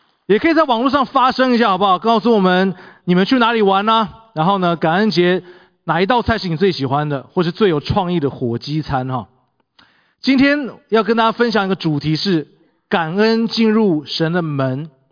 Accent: Taiwan; 这是我从小在台湾长大的教会每次聚会都会读的一篇宣召的诗篇

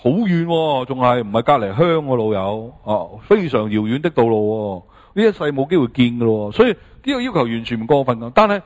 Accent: China; 我係中國人

